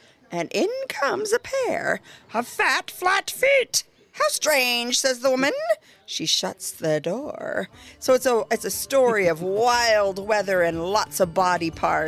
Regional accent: United States; now in Scotland; I grew up in America, so I learned my storytelling skills there.

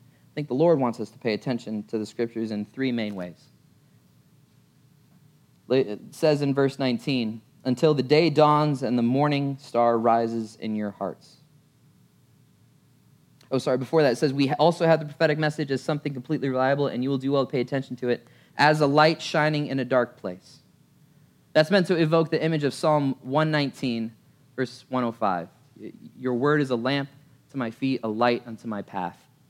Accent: Malaysia; I grew up in Malaysia

